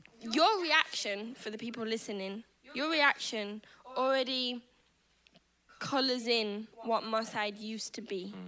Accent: Manchester, North West England, United Kingdom; I was brought up in Manchester.

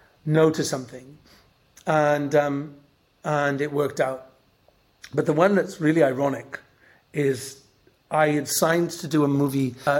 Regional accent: Wales, United Kingdom; And I'm like, oh, I'm from this. I'm Welsh.

